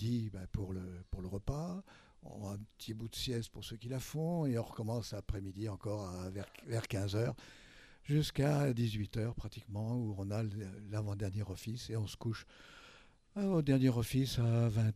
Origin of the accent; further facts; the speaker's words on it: Saint-Étienne, Auvergne-Rhône-Alpes, France; born there; Je suis né à Saint-Étienne, dans la Loire. Supporter des Verts, comme tout le monde. Je suis rentré à Aiguebelle en 66